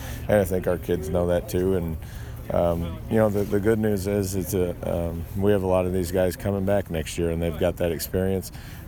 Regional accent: Hillsboro, United States; Well, I choose to be at Hillsboro. There's a reason for that. It's my hometown. It's where I went to school. It's where I played.

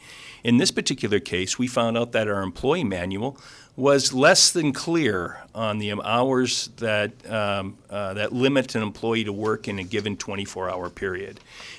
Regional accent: Valley City, North Dakota, United States; I've been back in Valley City now 4.5 years. I grew up in Valley City.

